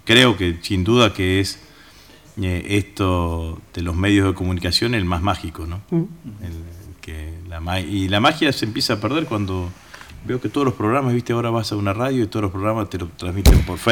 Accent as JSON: {"language": "Spanish", "town": "Vera", "region": "Santa Fe", "country": "Argentina", "tie": "born there", "said": "Además, nací en Vera hace 62 años, digamos, ¿no? Así que la televisión estaba lejos."}